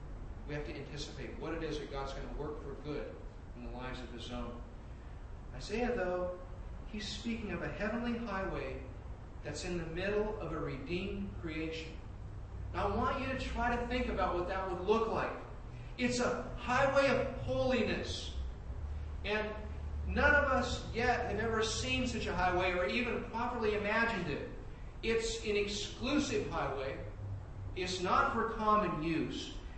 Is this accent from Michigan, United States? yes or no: no; California, United States; And it reminded me growing up in the Bay Area in my late teens through my mid-20s.